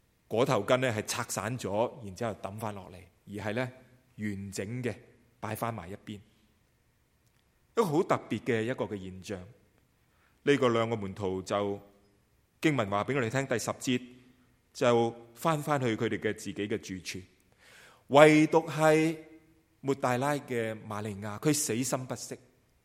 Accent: Guangdong, China; first language Cantonese; 我们都是广东人，我们都是讲广东话

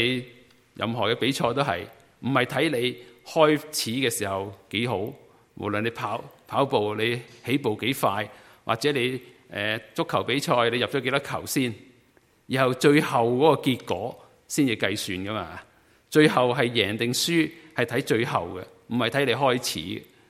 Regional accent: Guangdong, China; 好像我们广东人都有一个说法，临尾香

